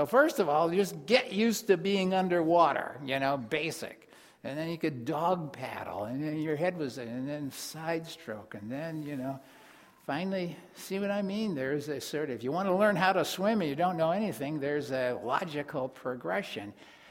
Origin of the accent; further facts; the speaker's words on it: Concordia, Missouri, United States; when I was maybe 10 years old growing up in Concordia, Missouri, on a farm